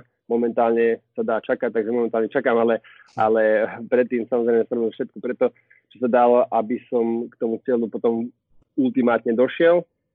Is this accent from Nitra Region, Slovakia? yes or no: yes; Nitra, Nitra Region, Slovakia; tým, že sme boli z Nitry, obidvaja, ja a Braňo